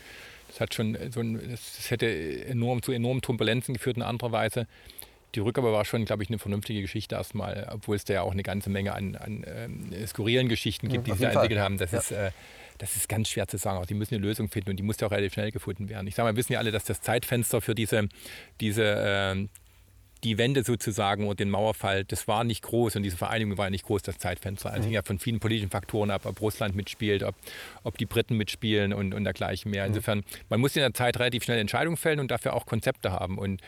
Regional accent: Germany; Und ich bin ja selber lange in der DDR groß geworden und habe hier studiert noch in Freiberg.

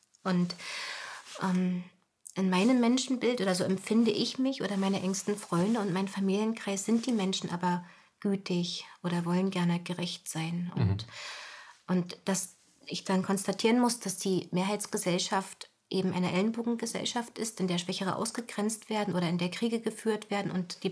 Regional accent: Potsdam, Brandenburg, Germany; Und ich bin in Potsdam zur Welt gekommen, am Stern. Und mein Kindergarten, der lag direkt an der Havel.

